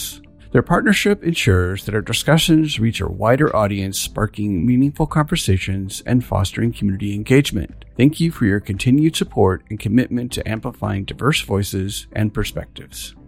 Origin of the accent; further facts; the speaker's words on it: San Francisco, California, United States; from San Francisco